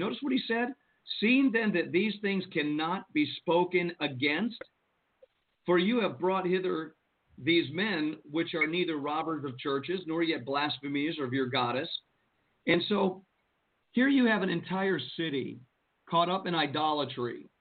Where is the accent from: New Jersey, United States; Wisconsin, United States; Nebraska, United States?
New Jersey, United States; Jersey City; born there; I was born in Jersey City, right across.